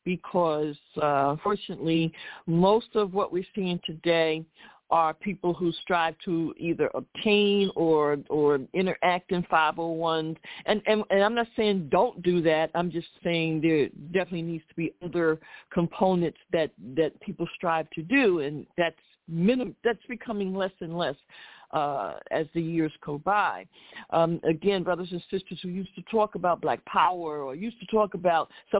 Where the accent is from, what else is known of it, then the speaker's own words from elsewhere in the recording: Philadelphia, Pennsylvania, United States; yep, I'm from Philly, so I can tell you, as they say, where the bodies are buried.